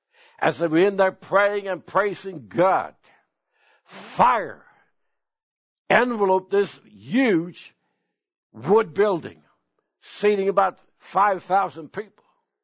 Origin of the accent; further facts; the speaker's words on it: Sweden; It happened in my hometown in Sweden.